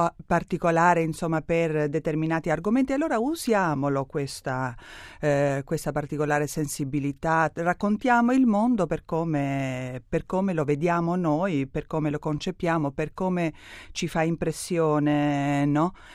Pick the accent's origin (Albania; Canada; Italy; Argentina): Albania; io vengo dall'Albania e ho vissuto in Albania il comunismo